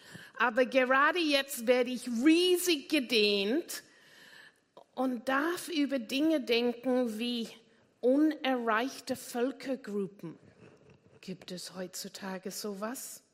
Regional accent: England, United Kingdom; German is a second language; now in Austria; Die mich nicht kennen, merken, mein Akzent ist absolut nicht österreichisch. Ich bin geborene Engländerin, aber wohne hier seit 39 Jahren.

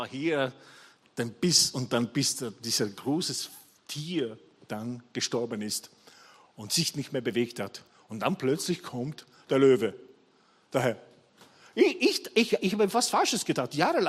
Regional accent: Italy; German is a second language; Überhaupt als Italiener, das ist ein Muss, jeden Sonntag.

